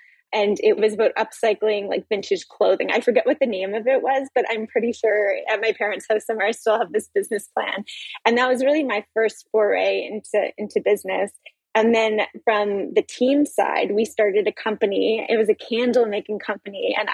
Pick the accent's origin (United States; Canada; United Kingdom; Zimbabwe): Canada; Halifax, Nova Scotia; now in Toronto, Canada; I'm from Halifax originally, and I moved to Toronto.